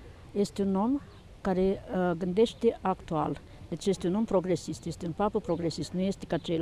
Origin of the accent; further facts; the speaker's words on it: Hârlău, Iași County, Romania; Eu am venit din Hârlău, nu am venit special, nu, în mod special.